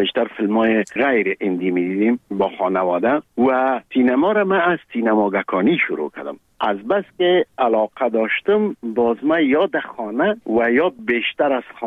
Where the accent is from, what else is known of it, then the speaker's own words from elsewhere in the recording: Kabul, Afghanistan; moved away; ما در کابل به دنیا آمدیم، در چهاردی کابل. مکتب ابتدایی را در یک مکتب به نام غازی عبدالله خان تمام کردیم و بعدش لیسه عبیبیه